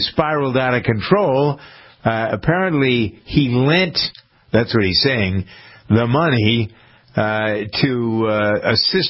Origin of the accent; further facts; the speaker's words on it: Framingham, Massachusetts, United States; I know we had a diversity officer in my hometown of Framingham